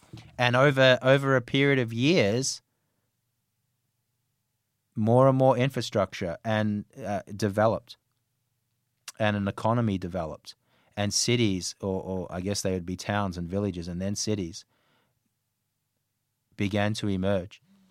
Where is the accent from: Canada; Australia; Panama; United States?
Australia; Australia's national anthem. I love this anthem, obviously, but not just because it stokes my affection for my home country.